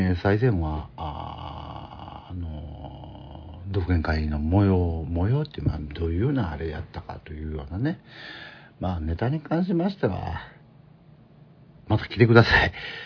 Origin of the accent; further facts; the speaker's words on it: Osaka, Japan; 私はその大阪府の土居中出身、南河内郡というところですからね、さっきも喋りましたみたいにイノシシが出るようなとこ住んでましたから